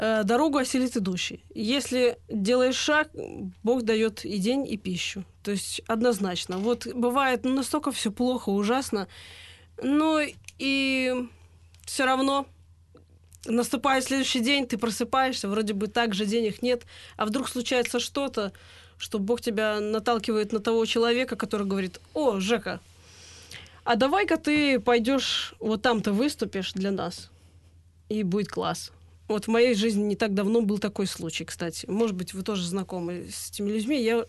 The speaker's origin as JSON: {"language": "Russian", "country": "Belarus", "said": "Я белорус."}